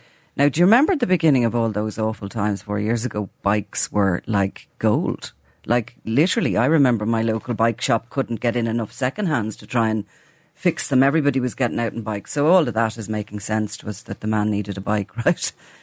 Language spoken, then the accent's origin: English; Ireland; I think we like a little bit of that as the Irish, considering it's Patrick's Day.